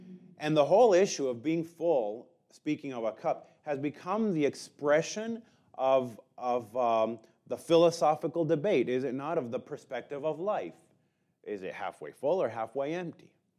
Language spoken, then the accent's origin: English; Mexico; I was born and raised in Mexico